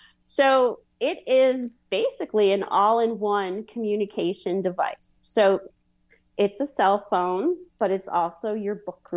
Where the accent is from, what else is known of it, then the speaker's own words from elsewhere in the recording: Allentown, Pennsylvania, United States; born there; I was born in Allentown, Pennsylvania.